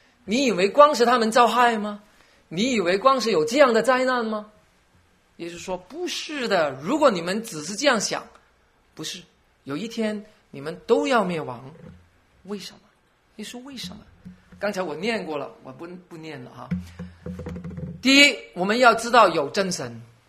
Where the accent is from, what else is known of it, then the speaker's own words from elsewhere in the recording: China; 特别我们中国人，我也有这样的概念，我没有受过日本的残暴